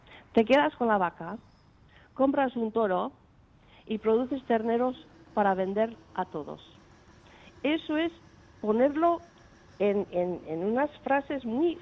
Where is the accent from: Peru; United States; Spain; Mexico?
United States; Esto es horrible lo que ha creado el señor Trump en mi país.